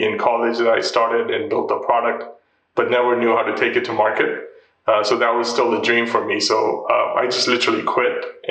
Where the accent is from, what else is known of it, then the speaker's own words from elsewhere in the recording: Ohio, United States; moved away as an adult; And I grew up in Ohio, and then, you know, right after I graduated, basically I moved to San Francisco